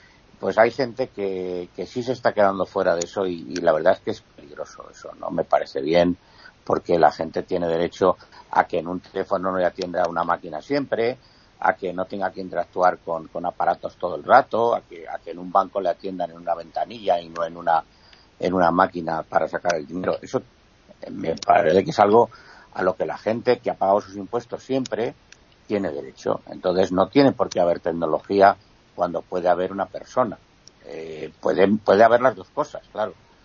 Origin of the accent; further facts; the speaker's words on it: Spain; Y esa lista es, nosotros los españoles somos clarísima minoría.